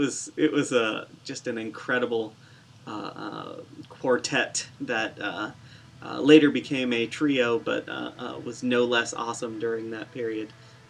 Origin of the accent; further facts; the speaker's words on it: Dayton, Ohio, United States; I grew up just outside of Dayton and was in high school in the mid to late 90s